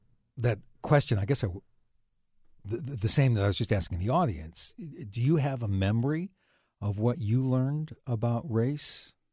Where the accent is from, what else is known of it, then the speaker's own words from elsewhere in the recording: Northeast, United States; Growing up in the Northeast, I can remember as a very small child when my grandfather's farm was still being worked